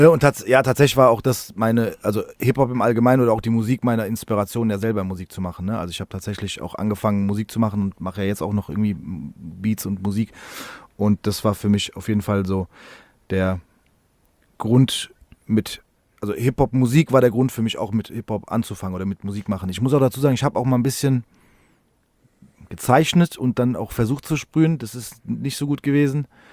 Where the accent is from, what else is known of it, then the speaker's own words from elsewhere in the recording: Frankfurt, Hesse, Germany; Ich habe es jetzt nach Kronberg geschafft, endlich. Aber tatsächlich, nee, ich bin in Frankfurt geboren, also in Rödelheim, um genau zu sein, und da auch aufgewachsen. Und also ich bin wirklich nie aus Frankfurt weg gewesen, außer zum Urlaub.